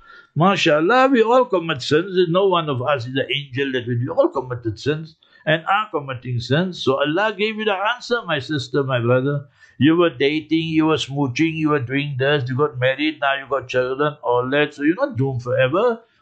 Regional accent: Karachi, Sindh, Pakistan; when I came from Karachi, and I just told my mom, I want to get married, and I'm tired of all this Pakistan food.

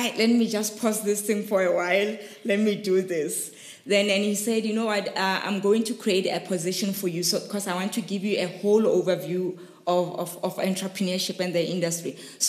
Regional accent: Rustenburg, North West, South Africa; because I'm from Rustenburg, so I built up on that experience.

